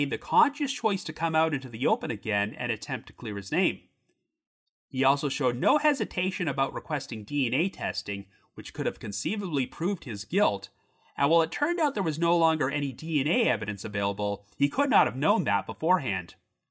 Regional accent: Orangeville, Ontario, Canada; I grew up in Orangeville, Ontario, which is located less than an hour from the town of Guelph

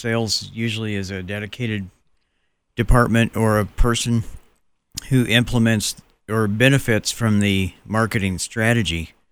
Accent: Oklahoma, United States; also born or lived in Texas; I'm from Oklahoma and Texas. I got a free public education in Oklahoma and Texas.

